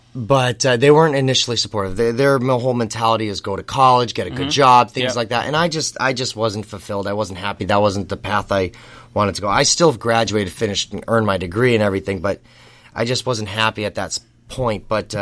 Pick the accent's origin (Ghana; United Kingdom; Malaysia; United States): United States; West Springfield, Massachusetts; now in Alaska, United States; West Springfield, Mass.